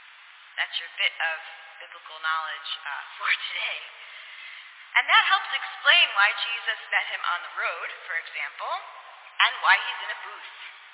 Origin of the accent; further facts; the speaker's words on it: New Jersey, United States; I'm not a philosopher, but I am from New Jersey, so I can relate to this.